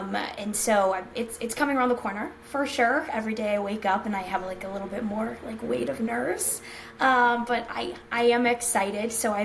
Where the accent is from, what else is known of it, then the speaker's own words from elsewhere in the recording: Lebanon, New Hampshire, United States; born there; I was born in Lebanon, New Hampshire.